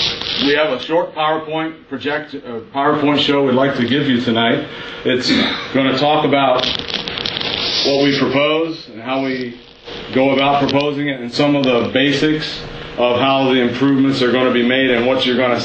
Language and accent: English; Utica, New York, United States; we're from Utica, we live here, and we work here